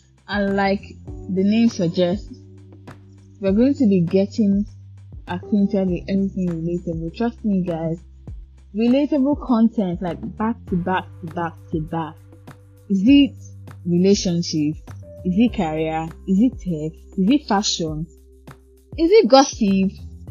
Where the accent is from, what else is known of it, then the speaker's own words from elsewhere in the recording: Lagos, Nigeria; I'm a Nigerian and I was born and brought up in Lagos, and I currently live in Lagos. So, you can say that I am a full-blown Lagosian, and also I am also a full-blown Nigerian.